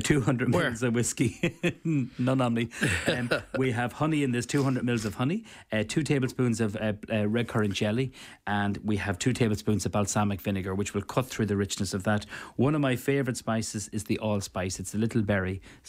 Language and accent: English; Cavan, Ulster, Ireland; I'm from Cavan.